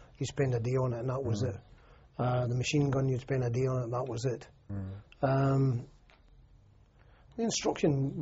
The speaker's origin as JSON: {"language": "English", "country": "United Kingdom", "said": "I'm from Great Britain, sir."}